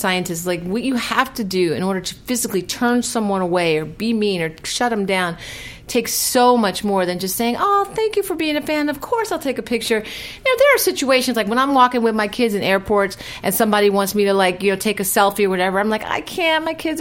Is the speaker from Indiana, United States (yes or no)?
no; Philadelphia, Pennsylvania, United States; Well, I'm from Philly too, so and my husband played for the Eagles.